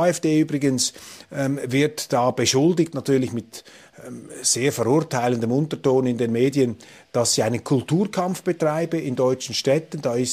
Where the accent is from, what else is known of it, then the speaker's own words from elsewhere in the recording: Switzerland; Als Schweizer sowieso nicht.